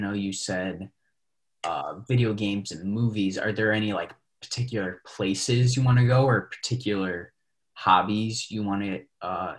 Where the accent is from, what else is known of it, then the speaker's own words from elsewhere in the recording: New York City, New York, United States; like I'm from New York City, right? And like a lot of people speak Spanish there.